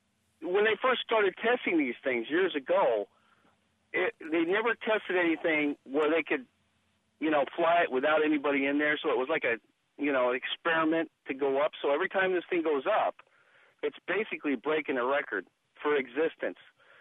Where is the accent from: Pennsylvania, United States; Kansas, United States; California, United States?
California, United States; Lancaster; I grew up with it. I'm originally from Lancaster, California.